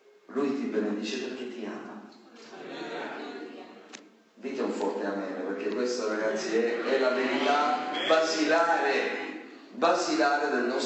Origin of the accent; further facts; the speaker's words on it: Sicily, Italy; Io sono siciliano, quindi di pizzo me ne intendo un pochettino.